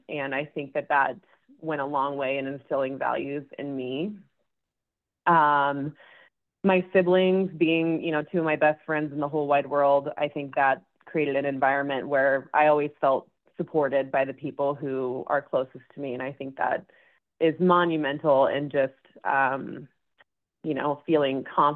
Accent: Kansas City, Missouri, United States; Yeah, so I grew up in Kansas City, Missouri. I have two amazing parents, two siblings, so there are three of us total

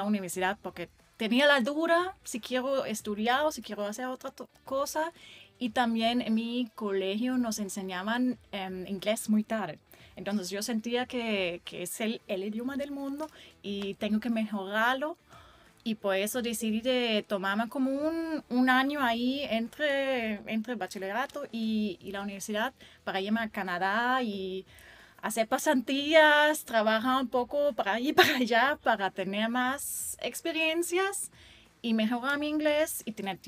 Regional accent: southwest, Germany; accent: French; Spanish is a second language; Yo nací en un, bueno, pequeña ciudad, pero muy pequeña, en Alemania. En el suroeste, muy cerca de la frontera con Francia.

